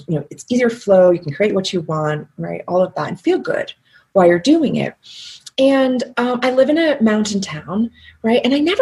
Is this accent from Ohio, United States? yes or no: yes; Dayton, Ohio, United States; And so I grew up in Dayton, Ohio with a young mom